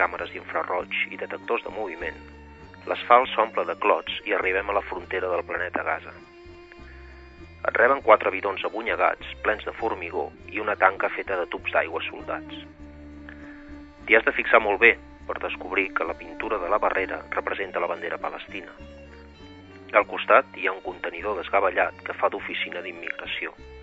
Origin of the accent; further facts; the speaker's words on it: Catalonia, Spain; conreus verds de blat que sempre em recorden els de la meva infantesa a la Segarra